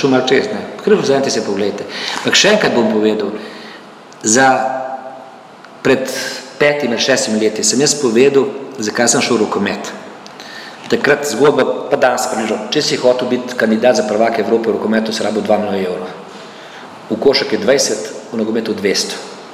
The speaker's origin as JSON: {"language": "Slovenian", "town": "Ljubljana", "region": "Central Slovenia", "country": "Slovenia", "said": "sem jaz Ljubljančan hvaleže"}